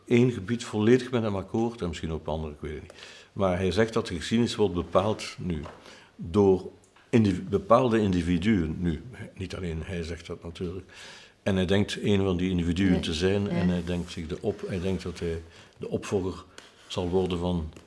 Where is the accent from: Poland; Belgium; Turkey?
Belgium; Flanders; En dikwijls vraagt men mij, als Vlaming, hoe komt dat dat het in Vlaanderen zo belangrijk is geworden?